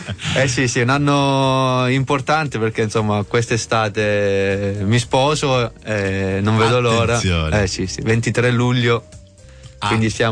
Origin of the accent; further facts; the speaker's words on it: Apulia, Italy; Io appena posso vado giù, casa mia, la mia terra, è una terra bellissima.